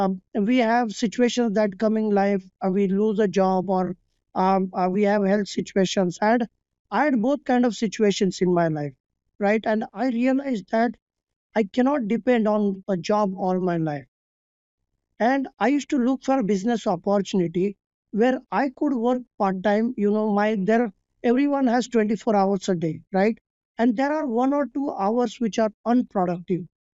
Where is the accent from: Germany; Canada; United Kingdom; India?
India; moved away as an adult; now in United States; I come from India, and my parents, my dad is a doctor. My mother was a homemaker. I studied in India, and back in 2005, I came to America